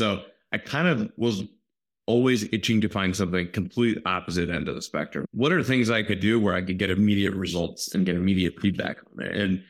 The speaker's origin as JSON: {"language": "English", "region": "Virginia", "country": "United States", "tie": "born there", "lives_now": "New York, United States", "said": "I was born in Virginia, right outside DC. I go Wizards, go Commanders. And followed my wife up to New York back in the early aughts."}